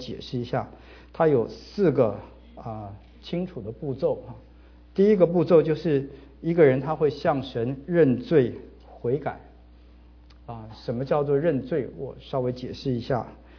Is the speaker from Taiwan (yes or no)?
no; northern China, China; 我算是北方人吧